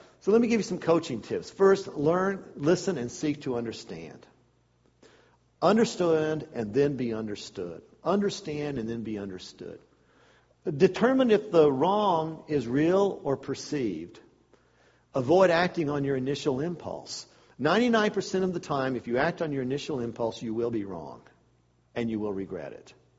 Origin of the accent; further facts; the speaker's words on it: Roswell, United States; When I was growing up in Roswell, as a boy, I actually liked to light fires.